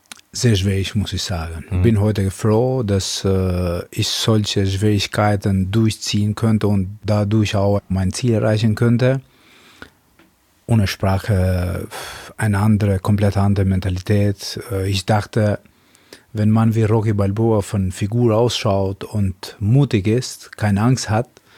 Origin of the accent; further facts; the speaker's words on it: Albania; born there; German is a second language; Ich komme von einem kommunistischen Land, ja. Also wo ich geboren bin, in Albanien. Und da gab es nicht mal Fernseher.